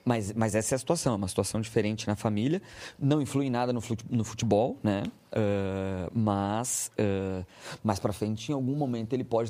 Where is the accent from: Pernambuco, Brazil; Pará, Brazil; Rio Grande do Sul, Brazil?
Rio Grande do Sul, Brazil; born there; now in São Paulo, Brazil; Sou nascido no Rio Grande do Sul.